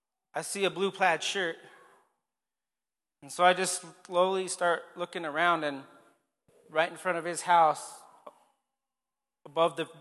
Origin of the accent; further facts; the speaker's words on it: Pagosa Springs, Colorado, United States; God, you remember I'm from Pagosa, right?